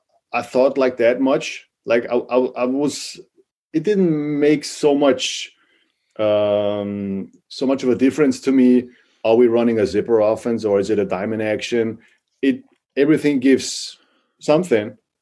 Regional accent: Austria; So I combined it with going back to my home country, back to Austria

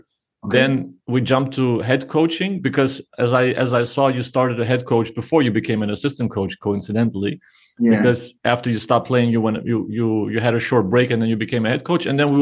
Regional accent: Germany; and I grew up in Germany in a soccer country

